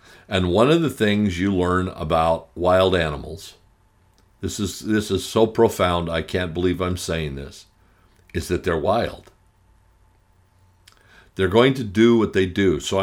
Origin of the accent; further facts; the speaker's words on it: Arizona, United States; Or every year, growing up in Arizona, there'd be two or three people that would die going out to the Superstition Mountains looking for the lost gold.